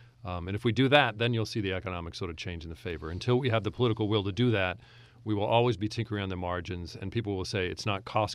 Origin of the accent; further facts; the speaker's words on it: Massachusetts, United States; I grew up just outside of Boston.